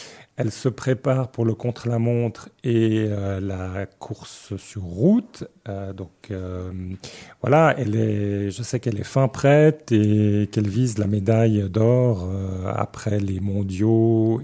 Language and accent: French; Geneva, Switzerland; accent: Genevan; je suis Suisse depuis très très longtemps, depuis l'enfance en fait. J'ai grandi à Genève, dans la campagne genevoise. Ça fait très longtemps. Il paraît même, on me dit parfois que j'ai l'accent genevois.